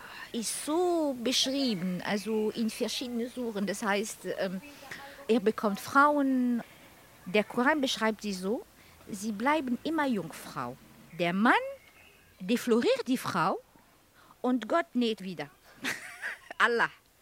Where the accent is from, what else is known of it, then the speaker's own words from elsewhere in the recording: Algeria; now in Hamburg, Germany; Ich komme aus Algerien.